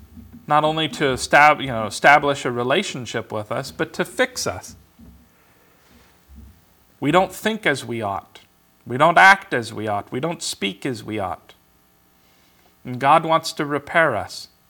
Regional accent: California, United States; Back then, when I was growing up in California, I always wore shorts and no shoes, unless somebody made me wear pants and shoes.

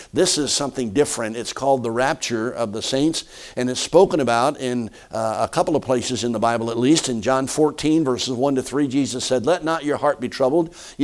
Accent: Philadelphia, Pennsylvania, United States; When I was a boy growing up in Philadelphia, before I was in school, I would be in the house

